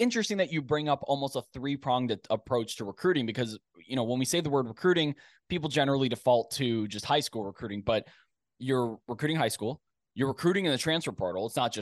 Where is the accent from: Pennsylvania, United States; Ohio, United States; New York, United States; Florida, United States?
Ohio, United States; Cleveland; accent: Cleveland; that is my Cleveland accent coming through there.